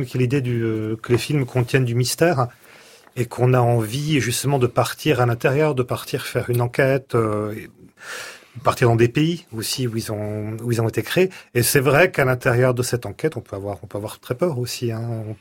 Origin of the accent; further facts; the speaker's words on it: south of France, France; puisque je viens du sud de la France